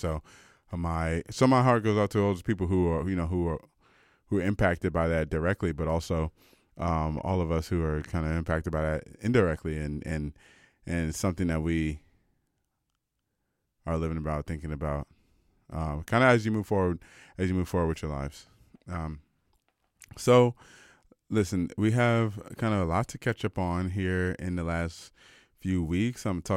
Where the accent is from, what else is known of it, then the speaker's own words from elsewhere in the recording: United States; me as an American trying to put together like, what does it all mean for me, and what does it mean for, you know, for Canada?